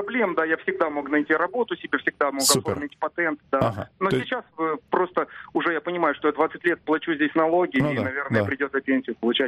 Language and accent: Russian; Ukraine; now in Moscow, Russia; Я украинец. Я живу в Москве с 2000 года. То есть 21 год я живу.